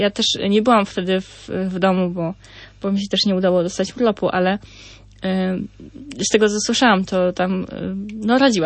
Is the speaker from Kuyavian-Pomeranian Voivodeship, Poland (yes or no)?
no; Wiewiąż, Lesser Poland, Poland; my pochodzimy z Wiewiąża, to jest miejscowość 50 km od Krakowa.